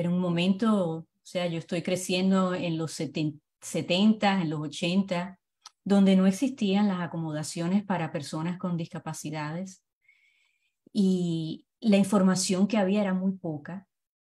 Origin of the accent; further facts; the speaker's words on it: Puerto Rico; moved away as an adult; now in United States; Y esa es la razón que me fui de Puerto Rico, porque acá pues entonces